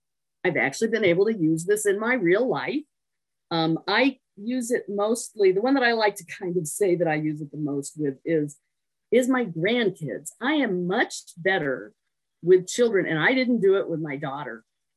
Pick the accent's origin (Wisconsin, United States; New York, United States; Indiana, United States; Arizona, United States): Arizona, United States; Tucson; Because I grew up in Tucson, but I left for a long time, came back about 20 years ago or so